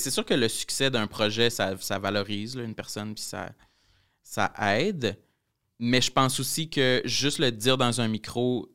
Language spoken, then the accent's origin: French; Quebec, Canada; tu sais, je viens de la Gaspésie, puis c'était 100% un milieu où je ne retrouvais aucun modèle homosexuel positif.